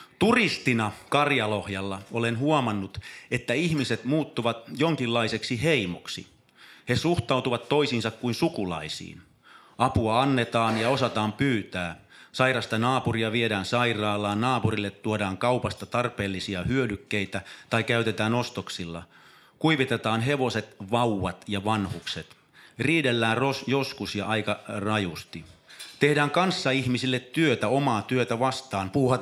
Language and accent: Finnish; Helsinki, Uusimaa, Finland; Olen kotoisin Helsingistä, siis Malmilta. Se alue oli aikanaan maaseutua. Peltoa viljeltiin.